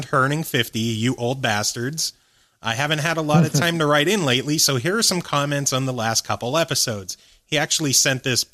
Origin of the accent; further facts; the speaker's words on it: Michigan, United States; Michigan is my home state, and it's nice to see someone else representing.